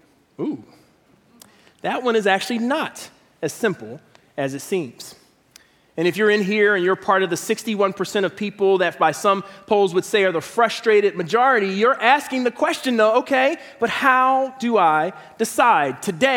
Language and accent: English; Philadelphia, Pennsylvania, United States; where I grew up in Philadelphia.